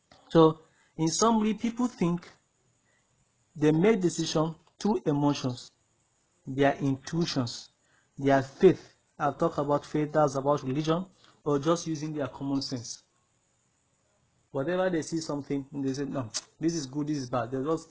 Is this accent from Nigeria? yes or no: yes; Nigeria; as a Nigerian, I always think being a Nigerian first before anything.